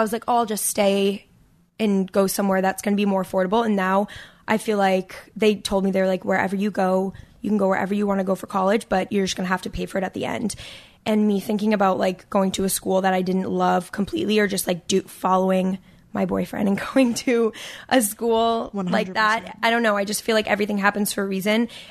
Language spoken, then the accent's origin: English; Cape Cod, Massachusetts, United States; Yeah. I grew up on Cape Cod